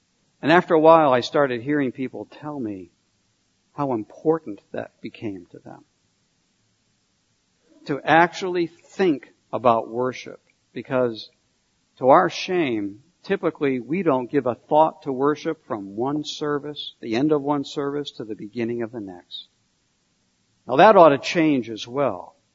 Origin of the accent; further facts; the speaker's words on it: New England, United States; being a New Englander again. I not only ministered there, I grew up in New England